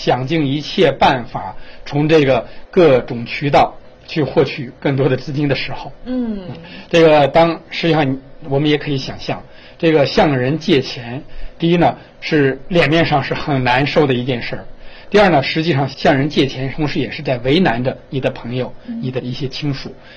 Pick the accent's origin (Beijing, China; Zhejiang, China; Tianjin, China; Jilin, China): Tianjin, China; 我是天津人。